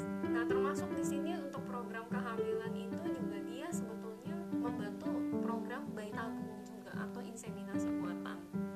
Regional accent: Balikpapan, East Kalimantan, Indonesia; born there; di kota kelahiran saya, sekaligus tempat tinggal saya sekarang ini, di Balikpapan

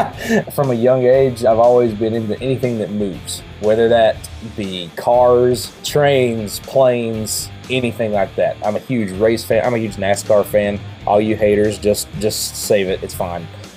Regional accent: North Carolina, United States; Man, I was born into it. I mean, like, I am from North Carolina, and, you know, some of my fondest childhood memories, we would go to my grandparents after church on Sundays and just spend the afternoon, and the race was on.

